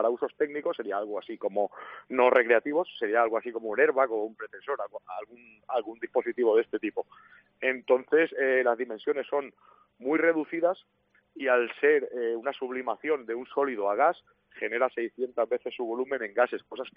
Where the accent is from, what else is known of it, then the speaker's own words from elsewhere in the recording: Alfafar, Valencian Community, Spain; now in Chirivella, Spain; Sí, soy de Chirivella. Bueno, soy de Alfafar en realidad, pero vivo en Chirivella.